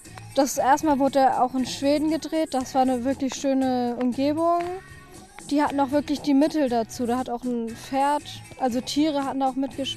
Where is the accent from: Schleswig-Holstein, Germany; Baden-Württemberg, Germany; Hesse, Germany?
Schleswig-Holstein, Germany; Flensburg; Ich komme aus Flensburg, hier auf die Käthe-Lassen-Schule.